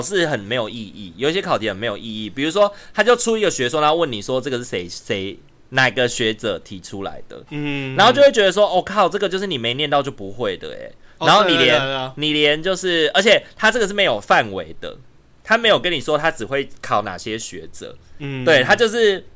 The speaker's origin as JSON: {"language": "Chinese", "country": "Taiwan", "said": "然后身为一个台湾人"}